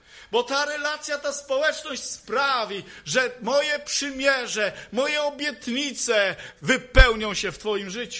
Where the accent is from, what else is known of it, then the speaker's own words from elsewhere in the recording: Silesian Voivodeship, Poland; U nas na Śląsku Cieszyńskim powiedzieli starzyk.